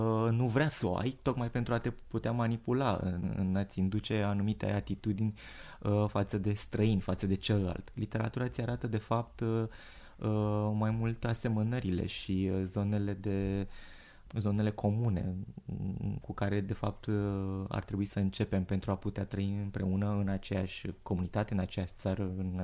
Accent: Romania; fiește că sunt român

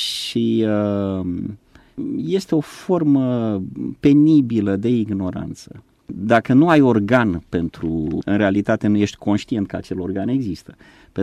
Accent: Suceava County, Romania; born there; m-am născut în Bucovina și ajung relativ rar pe acolo.

